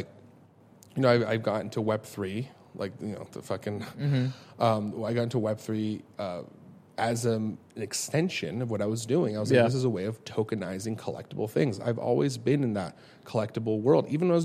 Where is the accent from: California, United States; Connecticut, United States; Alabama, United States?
California, United States; Los Angeles; Like we grew up in Los Angeles, like just absolute insanity, like just whatever.